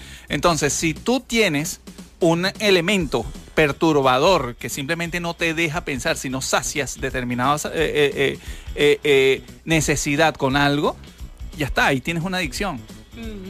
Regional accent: Venezuela; Yo voy a excluir el mundo porque evidentemente soy venezolano y quiero que mi país mejore.

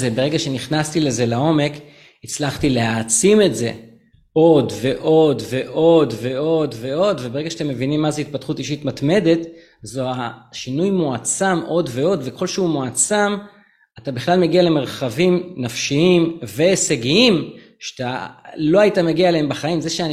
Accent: Tel Aviv, Tel Aviv District, Israel; גדלתי בשכונת מצוקה, אז החיים היו לי ממש קשים בילדות

